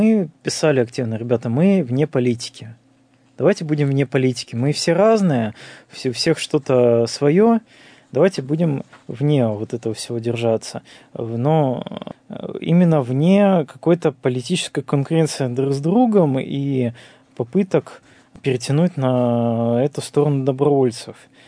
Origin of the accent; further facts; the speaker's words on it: Nizhny Tagil, Sverdlovsk Oblast, Russia; Я вырос сам в Тагиле, там примерно так же.